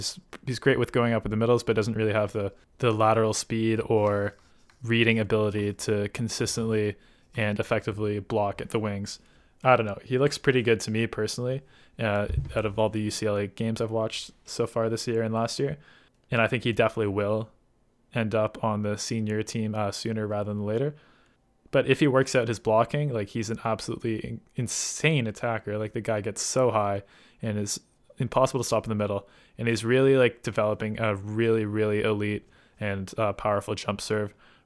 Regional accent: Toronto, Ontario, Canada; I am from Canada, more specifically Toronto, and I am 25 years young.

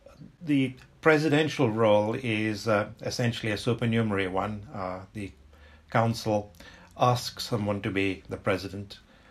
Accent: Kenya; moved away as an adult; now in United Kingdom; I was born and brought up in Kenya, and I arrived in England at the age of 18 to study medicine at Newcastle University. And I've lived and worked in the Northeast ever since then.

